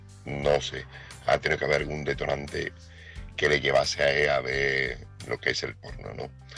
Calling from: Seville, Andalusia, Spain; corresponsal de Sevilla

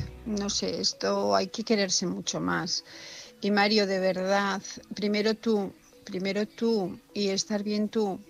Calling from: Asturias, Spain; de Asturias, buenas noches a todos

